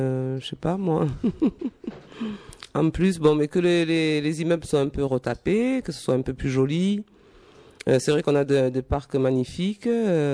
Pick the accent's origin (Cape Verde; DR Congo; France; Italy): Cape Verde; Moi, je suis du Cap-Vert, les îles du Cap-Vert.